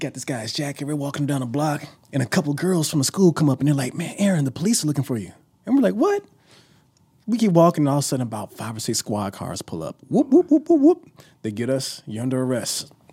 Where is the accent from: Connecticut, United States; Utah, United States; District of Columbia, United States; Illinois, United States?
Illinois, United States; Chicago; So I'm born and raised in Chicago, the South Side of Chicago.